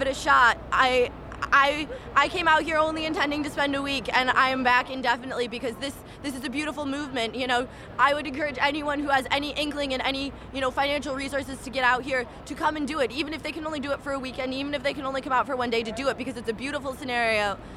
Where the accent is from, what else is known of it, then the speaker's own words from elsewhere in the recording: New York, United States; As I said, I'm from Western New York.